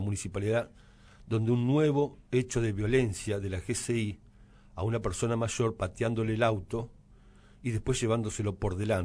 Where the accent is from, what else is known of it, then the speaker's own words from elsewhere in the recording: Santa Fe, Argentina; Es cierto, la cumbia llegó al centro de Santa Fe, pero no llegaron sus músicos. Me acuerdo cuando era chico